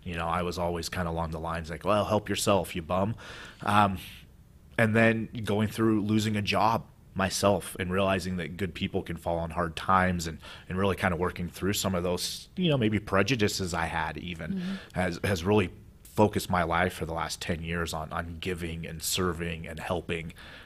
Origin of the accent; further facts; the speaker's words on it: Marysville, Washington, United States; I loved growing up in Marysville, but, you know, like most young adults, right, you want to get away from your parents and such. So lived in Everett for a while with my guy friends.